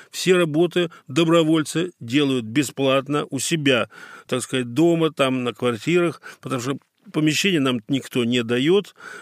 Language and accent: Russian; Moscow, Russia; Неужели мы, москвичи, недостойны нормального общественно-московского телевидения?